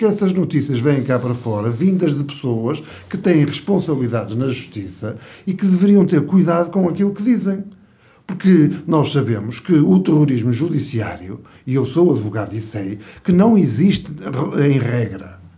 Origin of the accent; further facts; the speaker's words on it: Porto, Norte, Portugal; eu sou do Porto. Nasci no Porto, exerci 17 anos em Matosinhos, depois a partir de 2000 fui para o Porto, para a cidade, e a partir de 2005 passei a ter escritório no Porto e em Coimbra.